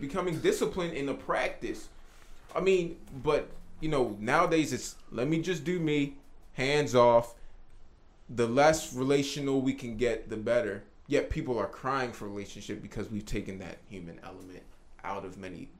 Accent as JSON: {"language": "English", "country": "Nigeria", "said": "and I'm Nigerian, so it's a little bit different because I came straight from Nigeria."}